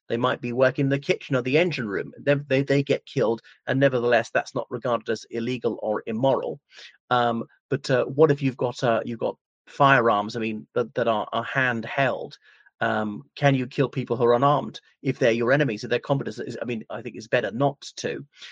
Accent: United Kingdom; And just because I'm British, I'm not automatically saying that they're better than the other ones.

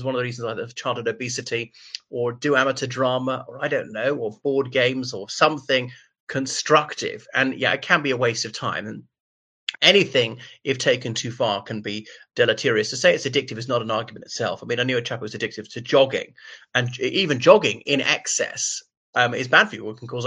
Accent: Ireland; from Ireland.

